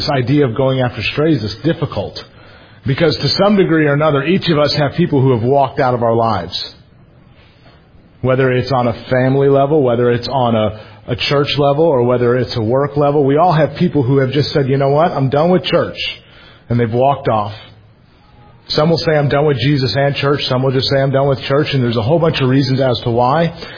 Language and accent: English; Jennings, Missouri, United States; also born or lived in Florissant; I grew up in Florissant, actually in Jennings, which is a little south of Ferguson.